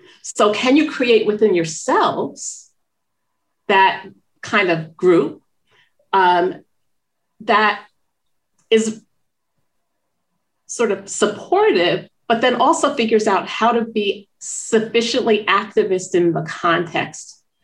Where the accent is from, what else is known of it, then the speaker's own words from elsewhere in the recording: Northeast, United States; And I'm from the Northeast, the hierarchy is there too.